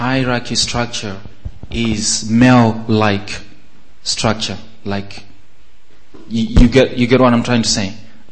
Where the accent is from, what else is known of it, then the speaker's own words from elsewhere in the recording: Edinburgh, Scotland, United Kingdom; from Edinburgh.